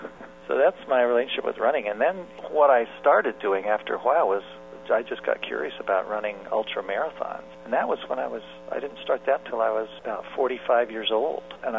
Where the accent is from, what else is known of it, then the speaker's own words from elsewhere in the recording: Colorado, United States; I grew up in Colorado and, you know, went all through the public school system.